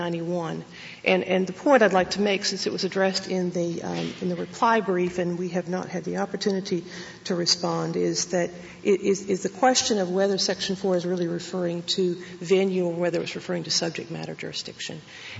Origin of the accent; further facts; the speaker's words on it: Alabama, United States; I'm from Alabama, but they're both incorporated in Alabama.